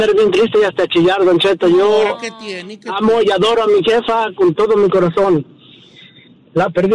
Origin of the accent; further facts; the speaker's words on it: Toluca, State of Mexico, Mexico; Soy de Toluca, Estado de México.